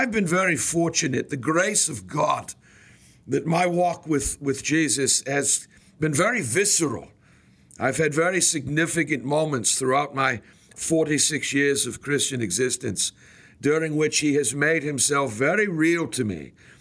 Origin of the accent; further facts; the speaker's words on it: Boston, Massachusetts, United States; I was at a convention in Boston, Massachusetts, my hometown.